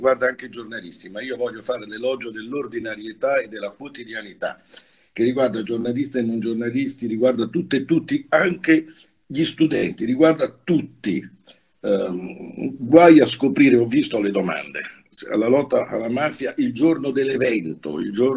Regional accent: Veneto, Italy; lo dico anche alle regioni da dove vengo io, dal Veneto

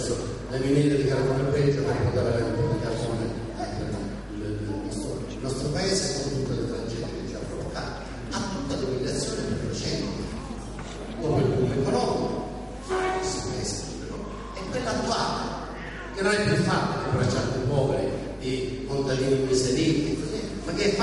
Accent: Sicily, Italy; Anche perché siamo come siciliani, siamo tutti una cultura

